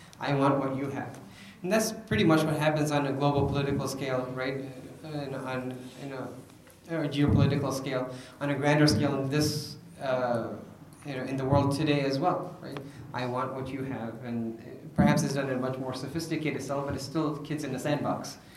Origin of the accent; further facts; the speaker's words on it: Chicago, Illinois, United States; So I grew up in Chicago, right, in the city.